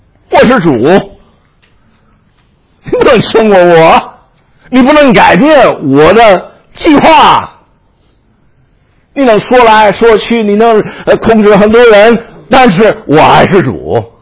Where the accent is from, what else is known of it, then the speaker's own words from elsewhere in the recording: United States; 你们都知道我是美国的，我要承认我的国家的领袖特骄傲的